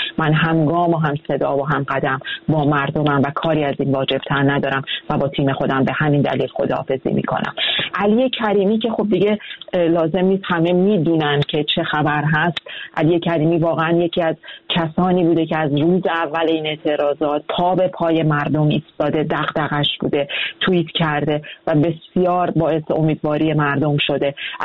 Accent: Iran; گفتن از وطنم ایران

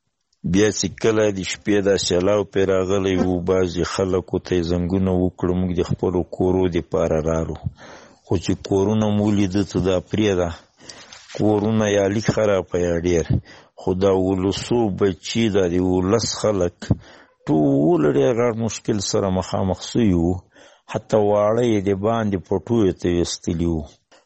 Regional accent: Paktia, Afghanistan; د پختیا دی ولایت اوسیدونکی،

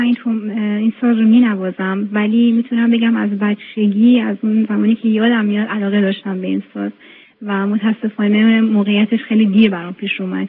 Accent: Iran; moved away; از اونجایی که من ایرانی هستم و یه موقع باید ایران رو ترک میکردم

